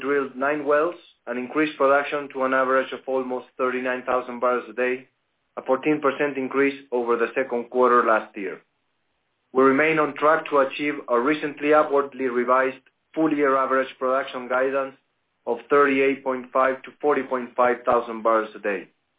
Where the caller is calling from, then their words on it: Bogotá, Bogotá Capital District, Colombia; We're connecting from Bogotá, Colombia, with our team to report on our business performance and second quarter results.